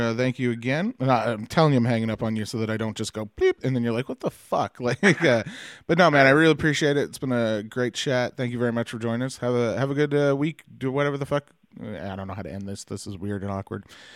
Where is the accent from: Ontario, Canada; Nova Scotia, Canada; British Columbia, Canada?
Nova Scotia, Canada; Bridgewater; on May 10th, I'm back in my hometown, Bridgewater, Nova Scotia, for a Yuck Yuck gig, hosting.